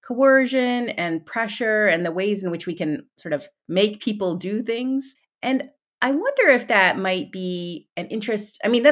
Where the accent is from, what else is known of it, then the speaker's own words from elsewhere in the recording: Midwest, United States; I grew up in the Midwest, and you know, the late 80s, early 90s, there weren't a whole lot of Indian people around. It was a pretty white suburb.